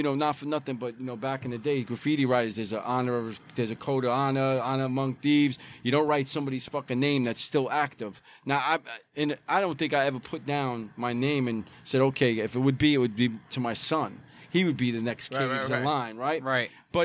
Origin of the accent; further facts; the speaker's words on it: Brooklyn, New York, United States; But as a kid growing up in Bay Ridge, bars and pizzerias was like, it was in the Guinness Book of World Records for having the most in the fucking world, right?